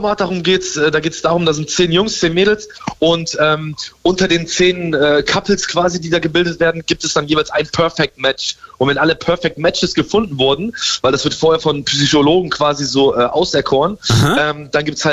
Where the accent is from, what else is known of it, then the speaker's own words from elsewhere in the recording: Aachen, North Rhine-Westphalia, Germany; Ich komme aus Aachen.